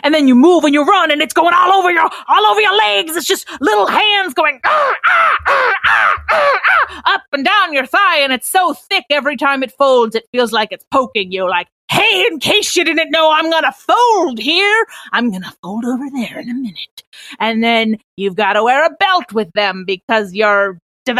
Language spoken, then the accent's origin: English; Oklahoma, United States; I grew up in Oklahoma. Summer camp, it'd be 110 degrees.